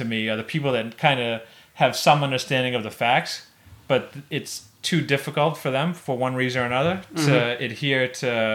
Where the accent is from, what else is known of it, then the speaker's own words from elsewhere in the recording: Howell, New Jersey, United States; I grew up in Howell. I swam at the beach all the time. We used to swim in the bay.